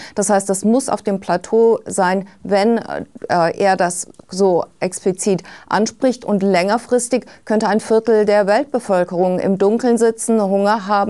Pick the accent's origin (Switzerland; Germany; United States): United States; German is a second language; Also ich bin Amerikanerin, ich lebe ausschließlich in den USA. Ich bin jetzt zu Besuch hier.